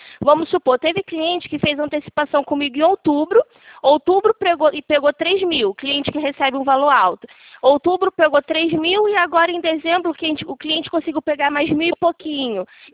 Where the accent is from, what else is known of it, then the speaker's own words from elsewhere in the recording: Rio de Janeiro, Brazil; Sim, sou do Rio.